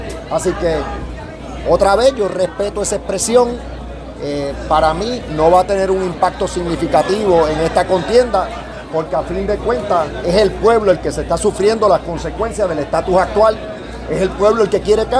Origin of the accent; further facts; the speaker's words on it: Puerto Rico; Le conviene que sigamos siendo puertorriqueños, que sigamos defendiendo nuestra identidad, nuestra cultura, nuestro idioma